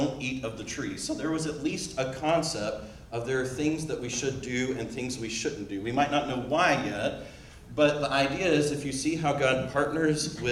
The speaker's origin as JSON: {"language": "English", "region": "the South", "country": "United States", "said": "You know, I'm from the South, just like a lot of people here."}